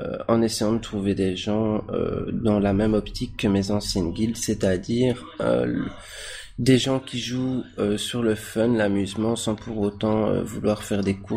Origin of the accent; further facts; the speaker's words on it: Belgium; j'ai 25 ans, je viens tout droit de Belgique.